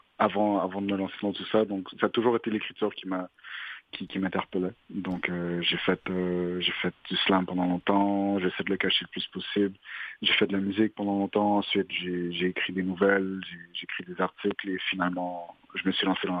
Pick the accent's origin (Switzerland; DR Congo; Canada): Canada; Montreal, Quebec; Bah, j'ai grandi dans l'Est de Montréal, j'ai fait la plupart des arrondissements, mais j'ai passé la plupart de mon temps à Montréal-Nord sans jamais réellement y habiter.